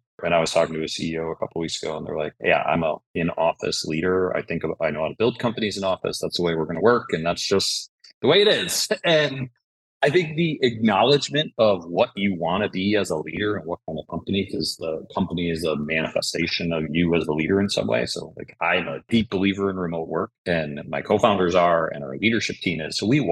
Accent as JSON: {"language": "English", "town": "Buffalo", "region": "New York", "country": "United States", "said": "So I mentioned I'm from Buffalo."}